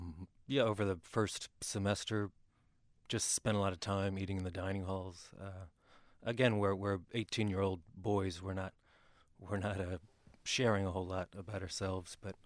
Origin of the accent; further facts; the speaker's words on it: Kennett Square, Pennsylvania, United States; Yeah, I grew up in Kennett Square. I went to a private school in Wilmington, Delaware.